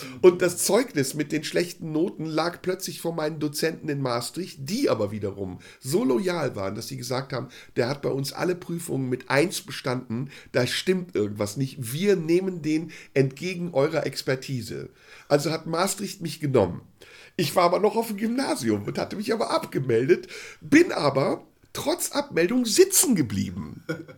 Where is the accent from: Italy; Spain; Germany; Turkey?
Turkey; weil zwischen Deutschland und Holland der Grenzübertritt einfacher war als Türke. Denn als Türke brauchte ich ein Visum.